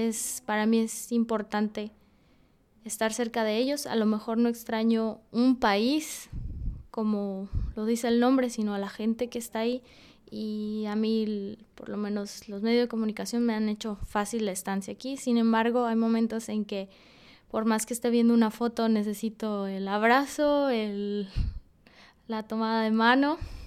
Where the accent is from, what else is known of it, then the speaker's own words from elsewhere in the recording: Mexico; now in France; salir de mi estado, salir de mi país, salir de mi continente. Vengo de México y salí a Francia.